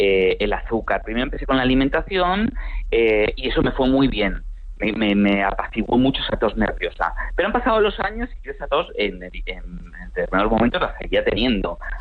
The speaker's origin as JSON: {"language": "Spanish", "town": "Madrid", "region": "Community of Madrid", "country": "Spain", "moved": "as an adult", "lives_now": "Argentina", "said": "empecé a los 25 años, que me fui a vivir a la Argentina. Yo soy de Madrid, pero me fui allá"}